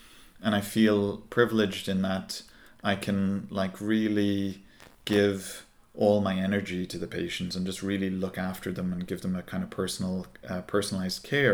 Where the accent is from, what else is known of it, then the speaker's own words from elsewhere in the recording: Ireland; moved away as an adult; So my background, as some of the listeners can probably tell, is that I'm originally from Ireland. I went to medical school in Dublin and did my initial ophthalmology training there.